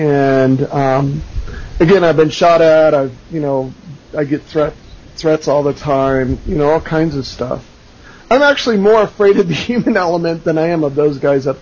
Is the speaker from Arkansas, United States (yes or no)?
no; Denver, Colorado, United States; I was born in Denver and, pretty much grew up in Denver, in Southwest Denver. I went to one of the toughest schools in the city.